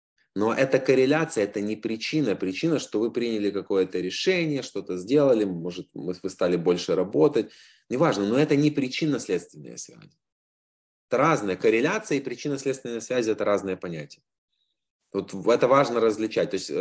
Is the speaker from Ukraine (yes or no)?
yes; Ovruch, Zhytomyr Oblast, Ukraine; У него в Овруче, откуда я родом